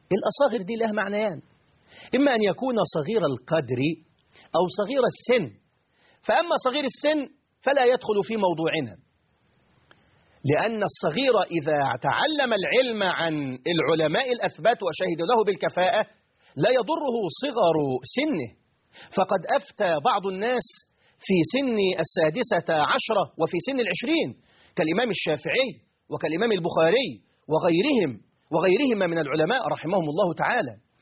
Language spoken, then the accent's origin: Arabic; Egypt; عندنا في مصر بيقولوا اللي يرفس النعمة تزول عنه تروح منه.